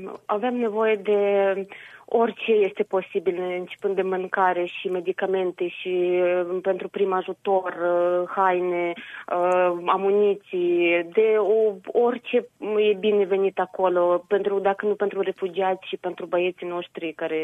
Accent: Chernivtsi, Chernivtsi Oblast, Ukraine; Sunt din Cernăuț și părinții mei și soțul meu tot este acolo și acum.

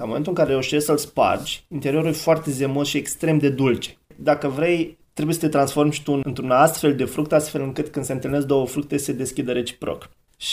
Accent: Romania; born there; also born or lived in Israel; Eu iubesc țara din același motiv pentru care iubeam și Israelul, un pic mai mult pentru că e țara mea natală

